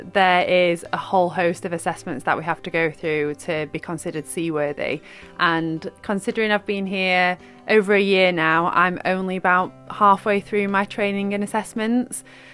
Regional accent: Sheffield, Yorkshire and the Humber, United Kingdom; No, I'm from Sheffield, which is positively landlocked.

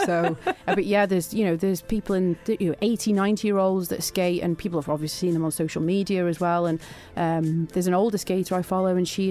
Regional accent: Isle of Man; hello, we're from the Isle of Man and we're a great skateboarding community.

